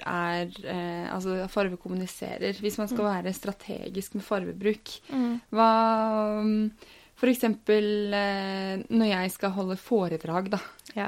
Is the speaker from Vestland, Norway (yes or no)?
no; Tønsberg, Vestfold, Norway; Jeg husker jeg vokste opp utenfor Tønsberg